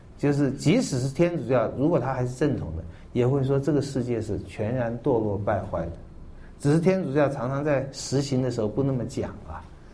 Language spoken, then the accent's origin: Chinese; Taiwan; 台湾我是在这里长大